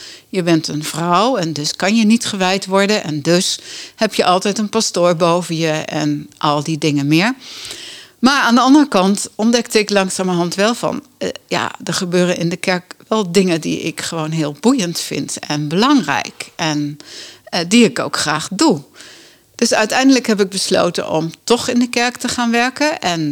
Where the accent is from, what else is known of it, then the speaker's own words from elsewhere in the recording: Barneveld, Gelderland, Netherlands; Als katholiek en ook gewoon als geboorte katholiek, zal ik maar zeggen. Maar ik kom wel van de Veluwe, ik kom uit Barneveld.